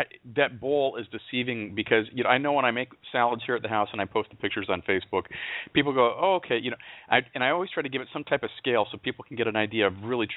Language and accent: English; Pacific Northwest, United States; moved away; when growing up in the Northwest, I know that was always a major name dealership when I still lived there, and that's been a million years ago.